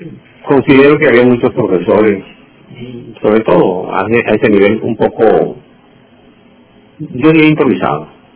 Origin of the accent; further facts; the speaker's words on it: Cumaná, Sucre, Venezuela; born there; Nací aquí en Cumaná, de una familia muy humilde. Nací el 7 de marzo del año 32